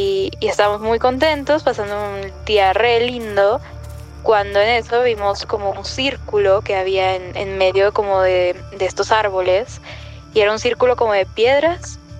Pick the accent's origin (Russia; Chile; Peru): Peru; Lima; yo soy de Lima, Perú